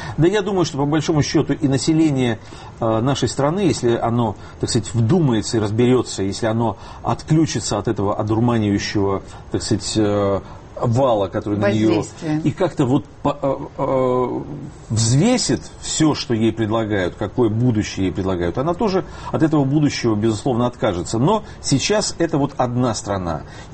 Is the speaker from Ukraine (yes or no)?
yes; Lviv, Lviv Oblast, Ukraine; Я сам родом из Львова, с Украины.